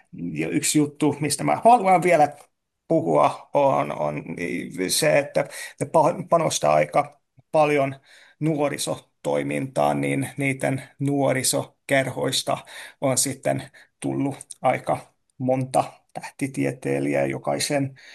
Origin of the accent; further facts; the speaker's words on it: Hungary; Finnish is a second language; moved away as an adult; now in Finland; kyllä olen Unkarista kotoisin siellä.